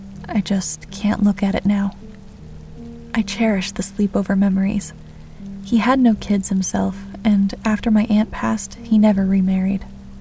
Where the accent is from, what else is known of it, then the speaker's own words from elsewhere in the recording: Texas, United States; I grew up in East Texas, rain country. Every bit as wet as West Texas is dry.